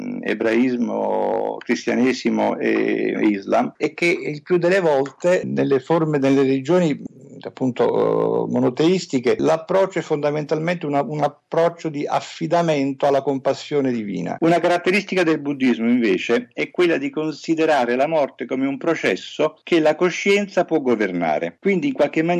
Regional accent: Naples, Campania, Italy; Poi io sono napoletano, a Napoli spesso si dice

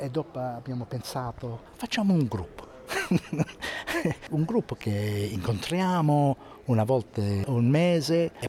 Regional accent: Australia; Italian is a second language; sono australiano, sono australiano. Io sono un'altra persona, non sono … italiano, no, sono australiano.

